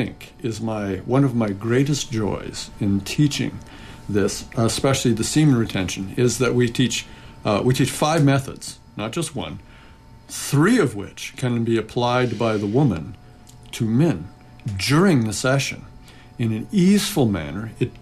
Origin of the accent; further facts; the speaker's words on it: San Francisco, California, United States; moved away; Francisco, and I'm really excited to be back here. I've been gone 32 years.